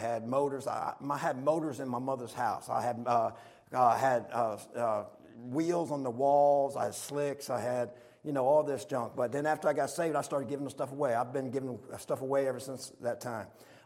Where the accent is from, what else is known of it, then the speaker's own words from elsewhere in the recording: Delaware, United States; I'm sorry about Joe Biden's from Delaware, and we're from Delaware, and I'm sorry about that.